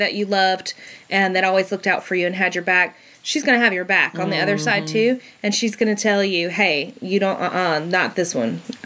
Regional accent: the South, United States; And I'm from the South, so

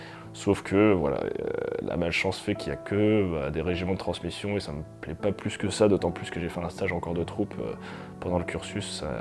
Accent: Martinique, France; born there; j'ai 33 ans, je suis né en Martinique.

